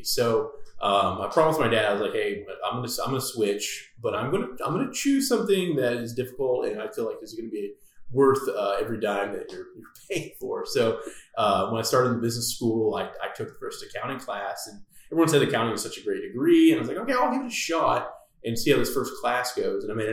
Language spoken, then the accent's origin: English; Amarillo, Texas, United States; So I am from Amarillo, Texas. Proud to be from West Texas. It was a great place to grow up.